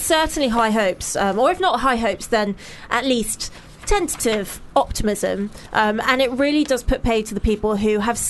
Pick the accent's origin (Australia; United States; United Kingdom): United Kingdom; England; Despite being English and biased, obviously, I completely agree.